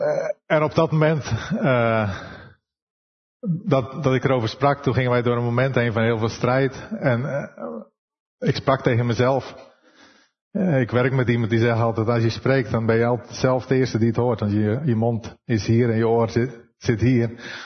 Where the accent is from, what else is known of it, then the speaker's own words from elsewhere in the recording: Hardinxveld-Giessendam, South Holland, Netherlands; moved away as an adult; also born or lived in Rio de Janeiro / São Paulo; now in Ritápolis, Brazil; Ik ben getrouwd met Danielle. Wij komen oorspronkelijk uit Hanningsveld-Giessendam. En werken sinds 2005 in Brazilië. Daar hebben we eerst 3 jaar in Rio de Janeiro gewoond. Daarna 3 jaar in São Paulo.